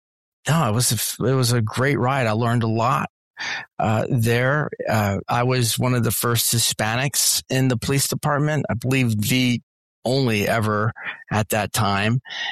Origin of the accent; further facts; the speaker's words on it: Florida, United States; born there; also born or lived in Venezuela; when I was born in Florida, my dad was assigned to it's called the Mill Group at the U.S. Embassy in Caracas, Venezuela. And so our family, which at the time was mom, dad, my brother, and I, we ended up moving down to Venezuela.